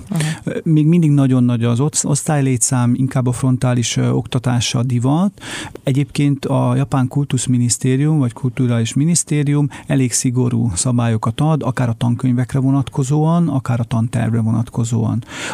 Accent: Hungary; És ez magyarként, vagy olyanként, aki örült volna, hogyha a meghatározott időn belül megkapja a szükséges információkat

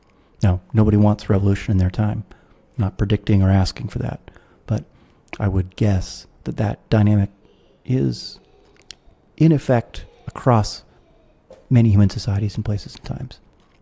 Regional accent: United States; now in Singapore; I'm an American, you can tell from my accent. Even though I live in Singapore, I'm an American

